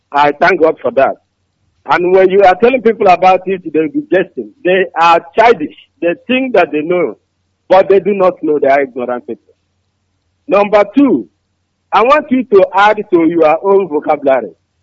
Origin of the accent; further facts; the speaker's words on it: Aba, Abia, Nigeria; English is a second language; I'm from Aba.